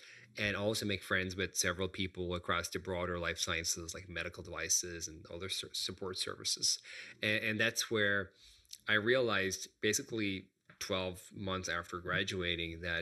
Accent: Ireland; So the short version of my story so far is that I'm from Ireland.

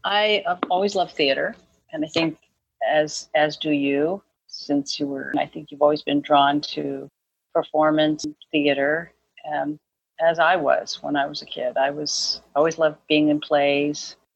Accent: California, United States; I grew up in California.

